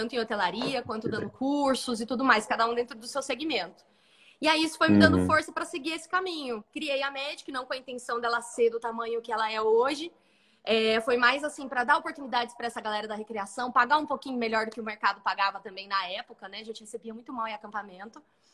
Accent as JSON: {"language": "Portuguese", "town": "Guaratinguetá", "region": "São Paulo", "country": "Brazil", "said": "eu sou de Guaratinguetá, né, interior de São Paulo, entre São Paulo e Rio de Janeiro."}